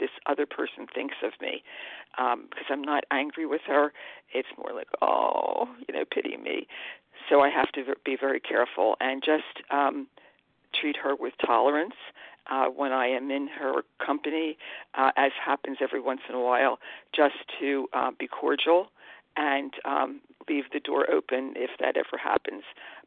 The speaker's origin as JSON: {"language": "English", "region": "East Coast", "country": "United States", "said": "I'm from the East Coast"}